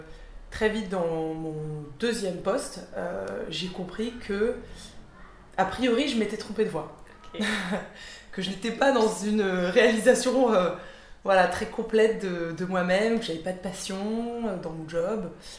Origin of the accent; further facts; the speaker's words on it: France; moved away as an adult; now in Brussels, Belgium; je suis française et je vis en Belgique depuis 4 ans.